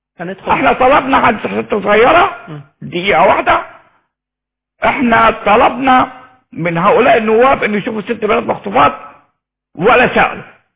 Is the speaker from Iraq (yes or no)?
no; Egypt